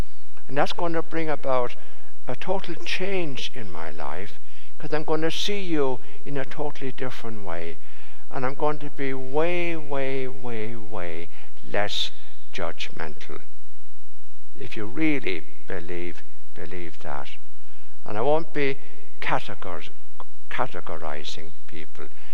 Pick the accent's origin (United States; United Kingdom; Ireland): Ireland; I've always thought I'm 100% Irish, but I'm sure if I were to look up my ancestry, I'd find we had many invasions in Ireland that I'm probably British.